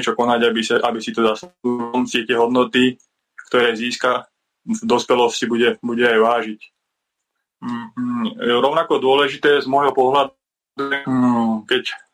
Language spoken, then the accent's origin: Slovak; Trnava, Trnava Region, Slovakia; moved away; Ja som sa presťahoval zo západu z Trnavy na stredné Slovensko a niekedy mi príde, že ako keby som prišiel do iného sveta.